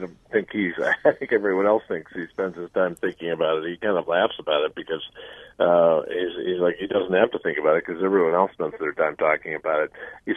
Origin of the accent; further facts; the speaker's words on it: Madison, Wisconsin, United States; I'm in Wausau this morning, and I'm from Madison, and both my parents worked at UW-Madison